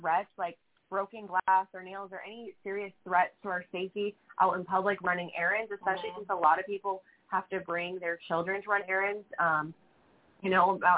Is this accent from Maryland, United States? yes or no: no; Ohio, United States; But, like, we're from Ohio, and so, like, I was up in Columbus last summer